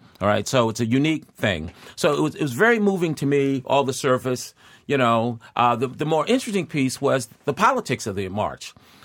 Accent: Philadelphia, Pennsylvania, United States; I had no expectations because I'm from Philly. I have no innocence to lose.

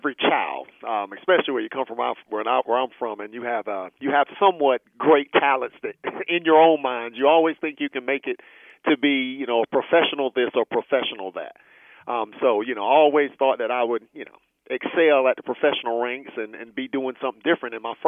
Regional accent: North Carolina, United States; also born or lived in Puerto Rico; we moved from Puerto Rico to South Carolina, Then we got to North Carolina. So I called North Carolina home because we didn't move anymore once we got here.

